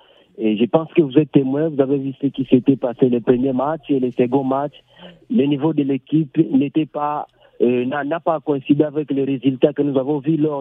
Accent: DR Congo; moi, je suis Congolais, je suis Léopard

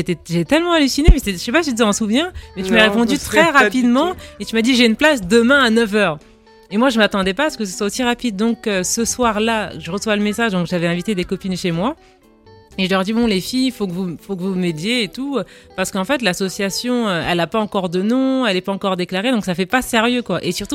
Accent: France; moi j'ai grandi en France, donc avec ma mère, mes frères et sœurs.

